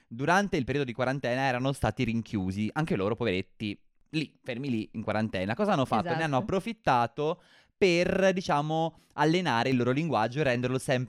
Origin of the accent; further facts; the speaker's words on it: Emilia-Romagna, Italy; In Romagna, dalle mie parti.